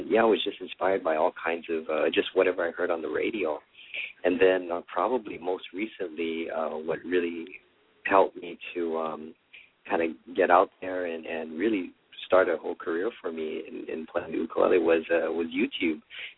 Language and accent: English; Hawaii, United States; And I guess just growing up in Hawaii, it wasn't unusual to have an ukulele and to play.